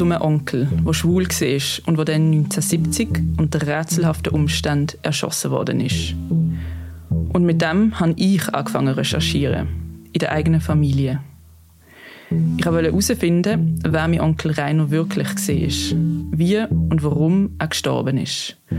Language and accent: German; Basel, Basel-Stadt, Switzerland; Also ich bin in Basel aufgewachsen.